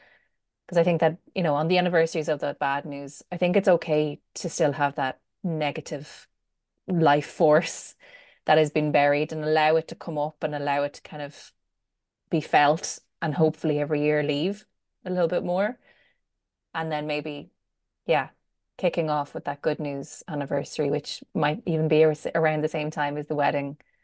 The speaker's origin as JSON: {"language": "English", "country": "Ireland", "said": "I think as Irish women, we're pretty good at it."}